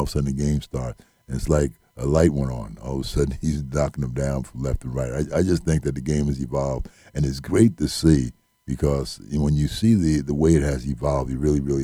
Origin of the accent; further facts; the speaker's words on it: New Jersey, United States; I can remember growing up in New Jersey and going back in the summer and hearing guys talk about the great players and whatever.